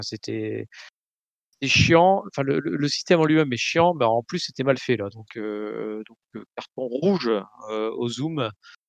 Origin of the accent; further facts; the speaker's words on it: Hauts-de-France, France; Nord, on va quand même assurer un peu les coutumes locales.